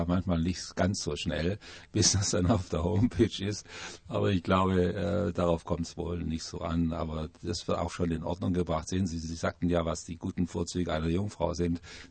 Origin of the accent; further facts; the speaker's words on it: Leonberg, Baden-Württemberg, Germany; Ja, geboren bin ich in Stuttgart, in der Nähe in Leonberg aufgewachsen